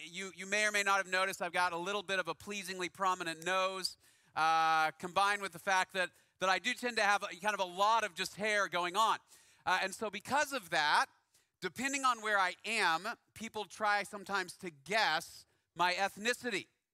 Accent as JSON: {"language": "English", "town": "Dallas", "region": "Texas", "country": "United States", "tie": "born or raised there", "said": "I grew up in North Dallas."}